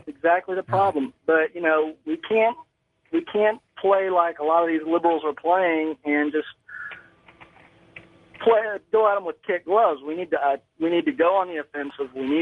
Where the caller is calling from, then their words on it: Indianapolis, Indiana, United States; I'm from Indianapolis.